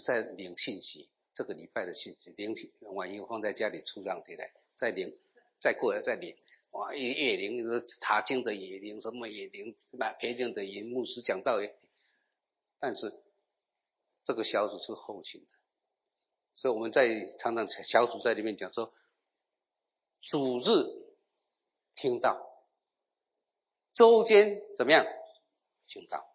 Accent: Taipei, Taiwan; 因为我在台北长大的，去到那乡下的地方，也没有瓦斯烧柴的，煮饭要烧柴。

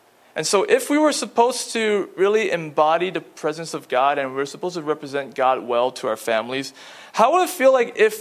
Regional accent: United States; Yeah, I'm talking Fahrenheit because we're American.

